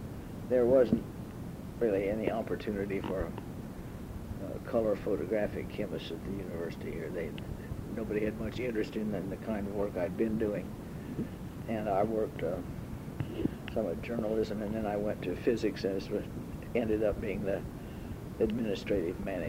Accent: Nebraska, United States; moved away as an adult; also born or lived in Rochester; All right, I was born in Nebraska. My father was a dentist. I lived there until I finished college, and then I went to Eastman Kodak Research Labs as a chemist

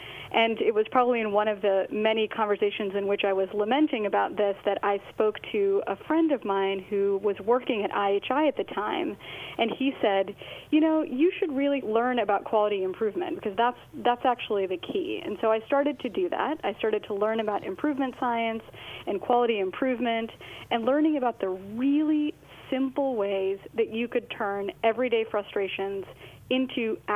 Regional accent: Eau Claire, Wisconsin, United States; So I grew up in Eau Claire, Wisconsin, which is a small town in the Midwest, and my parents immigrated from India.

